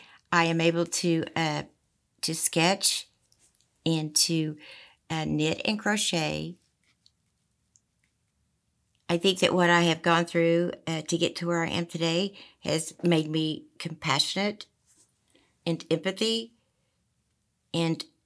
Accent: Midway City, Oklahoma, United States; I grew up in Midway City, Oklahoma. Tinker Air Force Base, just east of Oklahoma City.

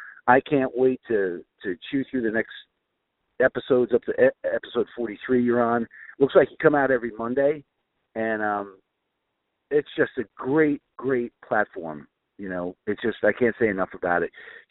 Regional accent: New Jersey, United States; I'm from New Jersey.

